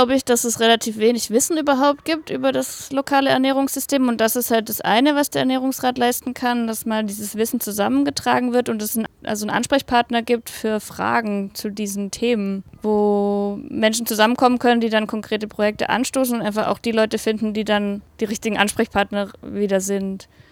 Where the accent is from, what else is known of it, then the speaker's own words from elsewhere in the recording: Southern Germany, Germany; ich komme selber aus Süddeutschland